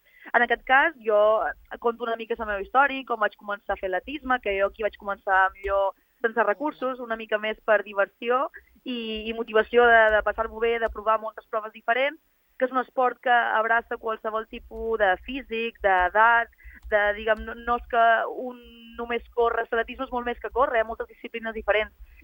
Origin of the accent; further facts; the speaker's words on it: La Mola, Balearic Islands, Spain; a l'escola on jo vaig créixer, aquí a la Mola, que és rural